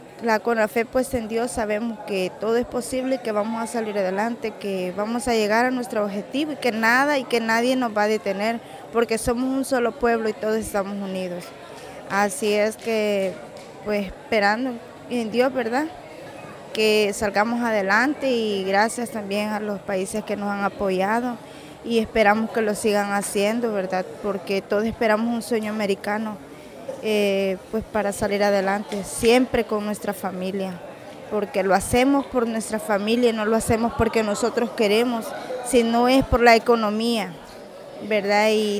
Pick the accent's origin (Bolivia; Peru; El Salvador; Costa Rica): El Salvador; vengo de El Salvador, vengo también aquí apoyando a nuestros amigos en la caravana